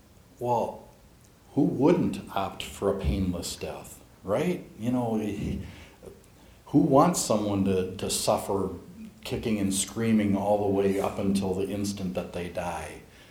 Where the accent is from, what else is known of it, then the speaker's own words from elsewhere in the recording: Iowa, United States; I'm from Iowa, and we had it come up to a legislative committee